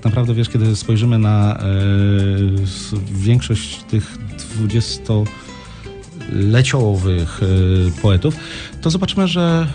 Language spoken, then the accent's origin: Polish; Zielona Góra, Lubusz Voivodeship, Poland; mieszkając w Zielonej Górze, wychowując się w Zielonej Górze, no jednak się jest w tym środowisku troszeczkę kabaretowym